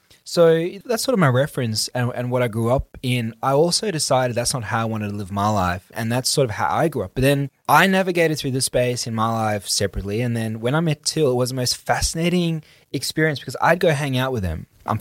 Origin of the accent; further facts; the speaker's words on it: South Africa; growing up in South African culture back when I grew up is generally a bit of a pessimistic culture. It's a bit of a pessimistic country.